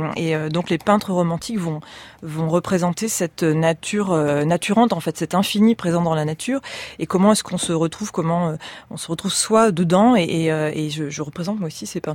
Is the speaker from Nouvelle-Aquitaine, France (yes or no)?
yes; Niort, Nouvelle-Aquitaine, France; born there; Je suis née à Niort.